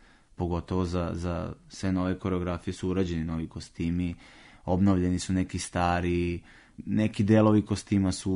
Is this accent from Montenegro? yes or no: no; Leskovac, Southern and Eastern Serbia, Serbia; also born or lived in Niš; Ja sam rođen u Nišu, odrastao u Leskovcu, imam porekla i sa majčine strane sa tom lužnicom, odnosno tim šopskim dijalektom.